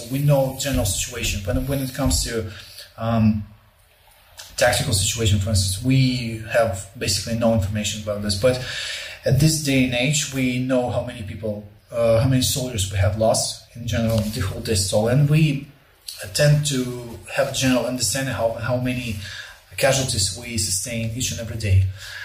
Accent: Volnovakha, Donetsk Oblast, Ukraine; Volovakha, my hometown, which is just north of Mariupol

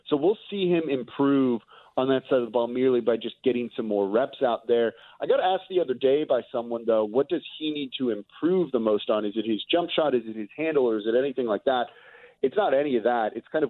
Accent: Los Angeles, California, United States; moved away as an adult; now in New Orleans, United States; Look, I'm from Los Angeles, lived there for 18 years till I came to college down here in New Orleans.

